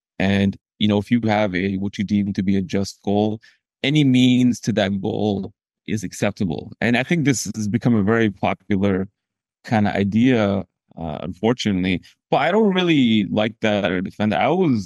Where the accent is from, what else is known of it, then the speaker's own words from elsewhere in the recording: United States; particularly as I feel kind of responsible as an American taxpayer.